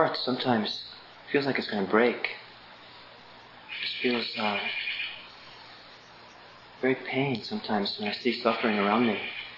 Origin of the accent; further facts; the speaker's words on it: Los Angeles, California, United States; I also grew up in Los Angeles. And growing up in Los Angeles, I often felt that Israel was just a suburb of Los Angeles.